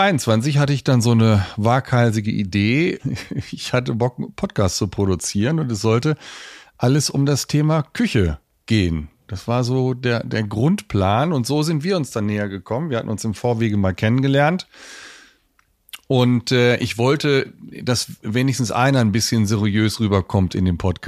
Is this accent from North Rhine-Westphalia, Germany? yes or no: no; Hameln, Lower Saxony, Germany; born there; ich fange an im Jahr 1974, das Weltmeisterjahr. Da bin ich nämlich geboren in Hameln im Weserbergland.